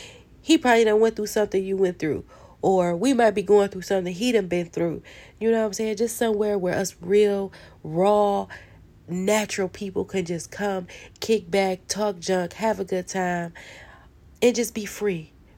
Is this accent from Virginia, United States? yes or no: no; Detroit, Michigan, United States; Born and raised in Detroit, Michigan, West Side.